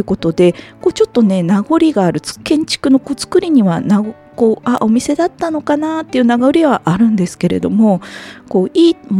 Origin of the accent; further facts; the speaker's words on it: Togane, Chiba, Japan; 私は千葉県生まれ、千葉県育ちですと言っておりますが、生まれたところはその千葉県の中でも東金市というところです。